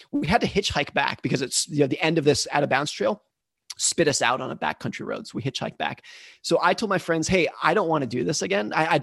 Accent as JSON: {"language": "English", "town": "Lake Tahoe", "region": "California", "country": "United States", "tie": "born or raised there", "said": "So I grew up in Lake Tahoe, California."}